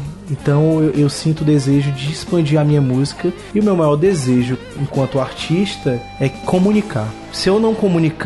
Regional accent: Fortaleza, Ceará, Brazil; born there; Nasci aqui em Fortaleza, no Hospital Cura d'Ares.

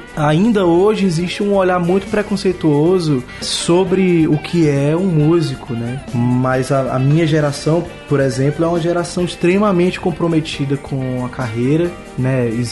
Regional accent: Fortaleza, Ceará, Brazil; born there; Nasci aqui em Fortaleza, no Hospital Cura d'Ares.

